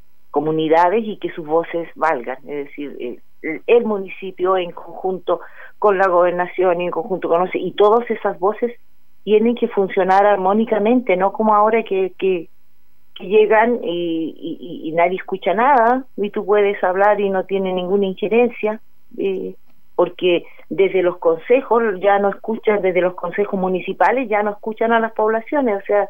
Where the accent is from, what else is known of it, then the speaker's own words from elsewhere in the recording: Chile; volvamos a manejarnos como chilenos con lo nuestro